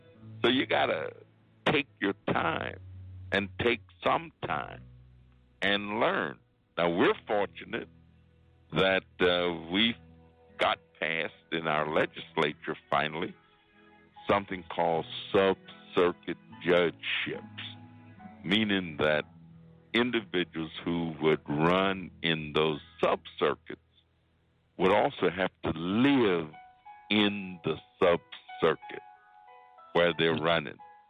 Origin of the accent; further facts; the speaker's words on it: Illinois, United States; Now, in my hometown, the hottest race going on right now is the race for state's attorney for Cook County.